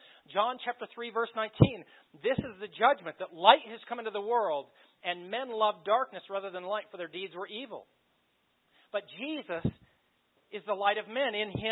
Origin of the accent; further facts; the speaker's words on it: Beulah, Colorado, United States; But I grew up in Beulah, not far between Beulah and Wetmore, not even in the city of Beulah.